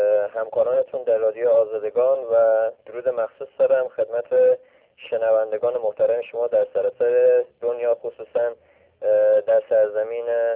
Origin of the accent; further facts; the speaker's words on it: Karaj, Alborz, Iran; born there; متولد سال 1356 در شهرستان کرج به دنیا آمدم